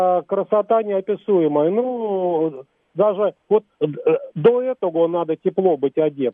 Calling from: Moscow, Russia; из Москвы.

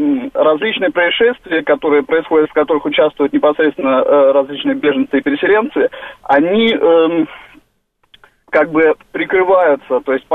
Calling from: Bremen, Germany; Я из Германии, я живу в городе Бремен.

